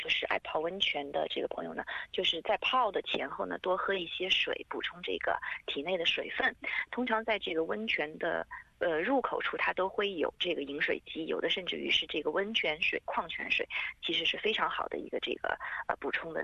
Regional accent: Japan; Chinese is a second language; 我们日本人叫拉面，其实就是我们说的汤面。

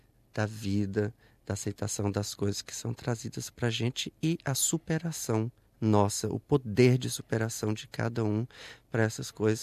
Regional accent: Goiânia, Goiás, Brazil; now in Netherlands; Bom, eu nasci em Goiânia. Eu fui criado em Goiânia, onde eu fiz balé clássico e participei de diversas companhias de teatro, inclusive a Quasar Companhia de Dança

